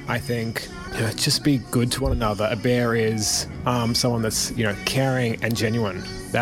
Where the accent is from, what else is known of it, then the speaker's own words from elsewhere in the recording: Victoria, Australia; and I'm from Victoria